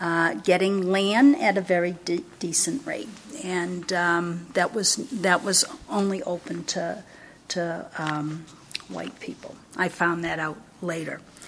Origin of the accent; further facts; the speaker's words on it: Lynn, Massachusetts, United States; now in Cambridge, United States; I grew up in Lynn on the North Shore. I now work in Lynn, and I now live in North Cambridge. Growing up in Lynn in the Veterans Village was pretty much a white community